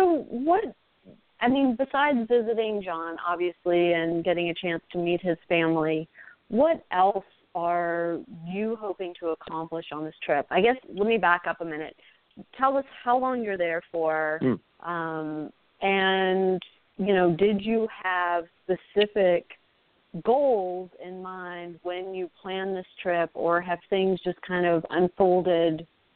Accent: United States; as an American, we see players on the pro circuit from South Africa a lot.

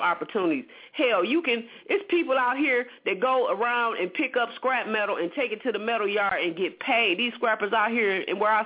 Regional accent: United States; born there; No, homie, I was born in America. I'm an American.

